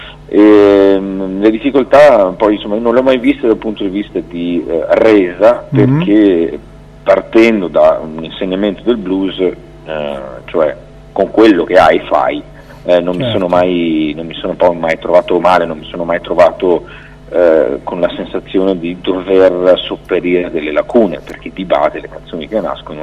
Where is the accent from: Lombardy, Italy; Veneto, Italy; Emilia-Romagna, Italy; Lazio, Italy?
Veneto, Italy; Fino a 5 anni fa insegnavo qui nell'Alto Vicentino, da dove vengo io